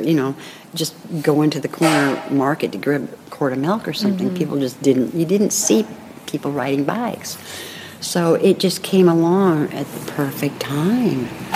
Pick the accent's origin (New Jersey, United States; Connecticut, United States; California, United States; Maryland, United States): California, United States; Berkeley; Yeah, I was born and raised in Berkeley, but been in Marin since 68.